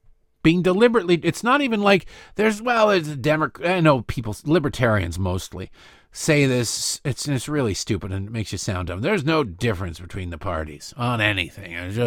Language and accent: English; Detroit, Michigan, United States; Where I grew up in Detroit, majority black city by a lot, and they have a white mayor, Mayor Duggan.